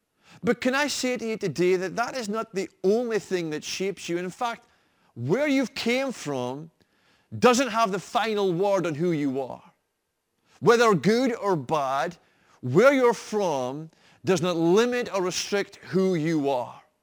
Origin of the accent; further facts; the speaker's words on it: Fraserburgh, Scotland, United Kingdom; Where are you from? What's your hometown? Well, my hometown is Fraserburgh. I am a Brocher. Now, don't hold that against me.